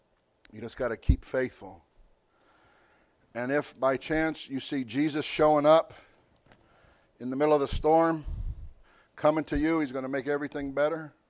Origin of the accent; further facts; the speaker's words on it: California, United States; born there; now in Rhode Island, United States; I am in Rhode Island. Now, I didn't even know what Rhode Island was. I was born in California. And I didn't see grass till I was like 20.